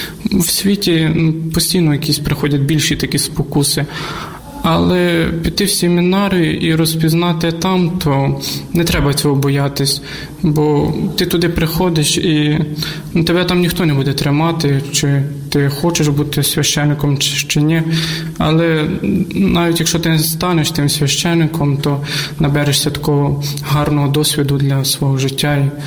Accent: Zhyshchentsi, Khmelnytskyi Oblast, Ukraine; born there; Я народився в селі Жищенці, це біля Городка, Хмельницької області.

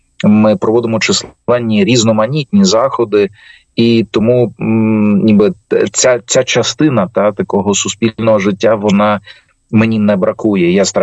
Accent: Lviv, Lviv Oblast, Ukraine; also born or lived in Italy; Я родом зі Львова. Відповідно, в дитячі роки я сам був учасником селезіанської ораторії Львові при церкві Покрови.

